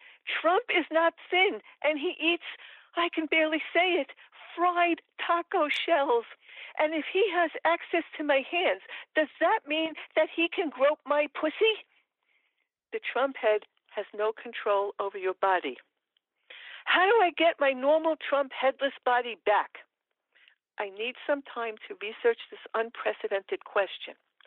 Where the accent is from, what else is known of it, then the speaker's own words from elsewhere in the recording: New York, United States; accent: New York; That's B as in boy with my New York accent.